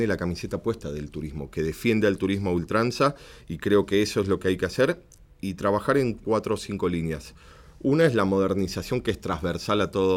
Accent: Argentina; ni hablar de la cordillera, que es de donde vengo.

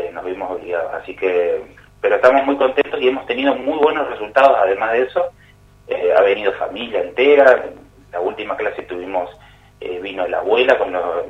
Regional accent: Río Grande, Tierra del Fuego, Argentina; Sí, soy de acá de Río Grande, por suerte.

